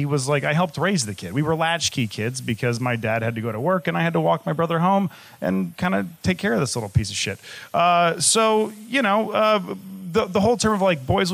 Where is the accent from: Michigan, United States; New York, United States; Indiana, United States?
Michigan, United States; And also, I'm from Michigan as well, so, like, very conservative